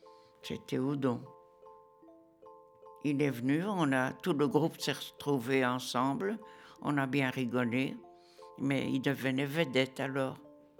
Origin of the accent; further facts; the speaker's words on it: Schaerbeek, Brussels, Belgium; born there; Je suis née à Schaerbeek, en Belgique. Je suis de 33. J'ai 91 ans.